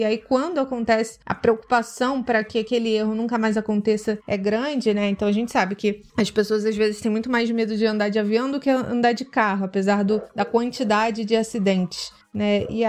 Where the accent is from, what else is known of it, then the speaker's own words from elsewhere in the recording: Angra dos Reis, Rio de Janeiro, Brazil; aqui na minha cidade natal, em Angra